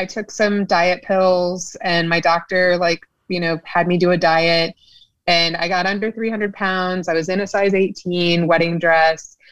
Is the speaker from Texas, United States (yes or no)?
yes; Texas, United States; So I am from South Texas. And, you know, Texas is known for good eats and bigger is better and all this.